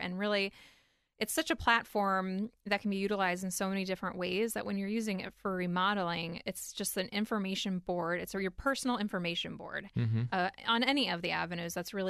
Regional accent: Cleveland, Ohio, United States; I was from Cleveland, so I thought, oh, you can just follow the same directions back.

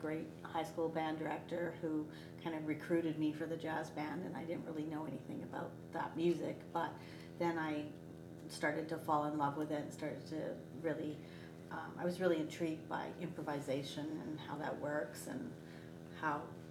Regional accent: Vancouver, British Columbia, Canada; I grew up in Canada, in British Columbia, in Vancouver

